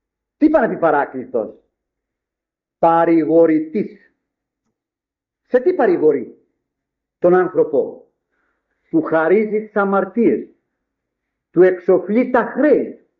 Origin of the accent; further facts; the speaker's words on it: Agioi Theodoroi, Greece; θυμάμαι όταν ήμουν μικρός, μου έβαζε ο πατέρας μου εκεί μπροστά στο ιερό, προς την αριστερά πύλη εκεί στο χωριό μου στους Αγίους Θεοδόρους